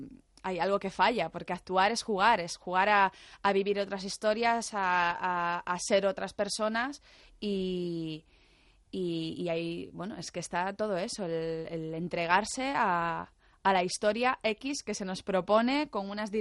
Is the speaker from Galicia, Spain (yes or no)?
yes; Lugo, Galicia, Spain; las fiestas del carnaval en Lugo, que es de donde yo soy